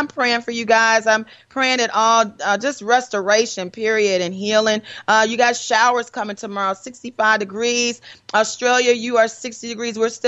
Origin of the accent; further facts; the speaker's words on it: Detroit, Michigan, United States; Okay, Detroit, speaking of which, my hometown